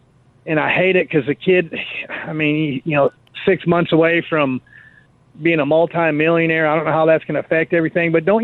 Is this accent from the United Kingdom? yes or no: no; Michigan, United States; moved away; First off is I moved down here from Michigan, and I started listening to you about 20-some years ago. And I got to admit, you kind of got on my nerves a little bit, but I'm a Michigan guy, Wolverine